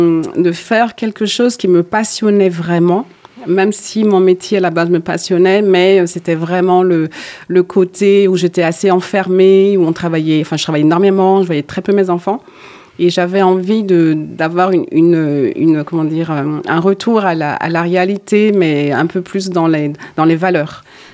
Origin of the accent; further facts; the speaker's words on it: Auvergne-Rhône-Alpes, France; non, on n'est pas périgourdins, on vient de la Haute-Savoie.